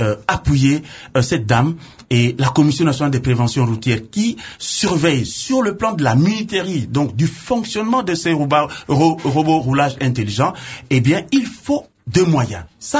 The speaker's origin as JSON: {"language": "French", "town": "Mbuji-Mayi", "region": "Kasaï-Oriental", "country": "DR Congo", "said": "Et là, je viens de Mbujimayi."}